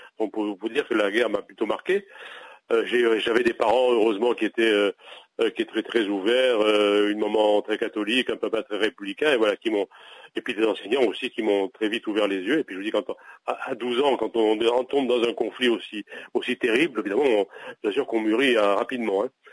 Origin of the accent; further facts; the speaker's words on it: Constantine, Constantine Province, Algeria; je suis né à Constantine, donc en Algérie, et je suis un pied noir d'Algérie, voilà, et un pied noir qui a grandi avec la guerre.